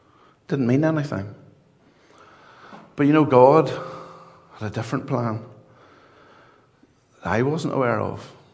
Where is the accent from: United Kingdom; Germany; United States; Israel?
United Kingdom; Ballymena, Northern Ireland; But I'm sure growing up in Ballymena that at some point somebody reached someone in our family, a tract, or invited some of us to a gospel mission or an outreach or otherwise.